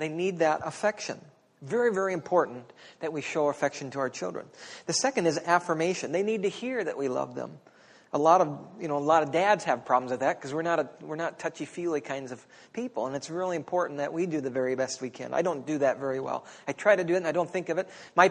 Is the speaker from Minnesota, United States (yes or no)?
yes; Dawson, Minnesota, United States; I grew up in Dawson. State football champions, Dawson. But anyways, I grew up in Dawson.